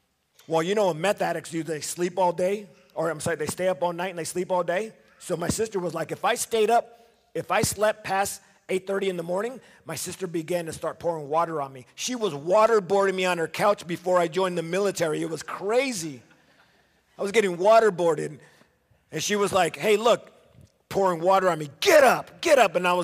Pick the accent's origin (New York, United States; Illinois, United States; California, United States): California, United States; Los Angeles; I grew up as a young kid, not having a daddy, growing up in Los Angeles, and I chased affirmation.